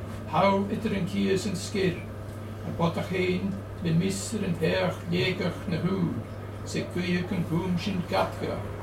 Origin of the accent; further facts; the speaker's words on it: Scotland, United Kingdom; first language Gaelic; English is a second language; I write in my native language, Gaelic. My first poems were actually in English. Gaelic was almost an afterthought. But I've also occasionally dipped into Braid Scots